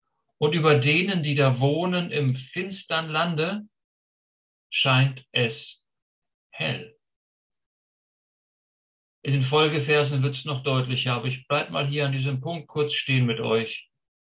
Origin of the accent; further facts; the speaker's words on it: Schleswig-Holstein, Germany; ich komme aus Schleswig-Holstein, okay?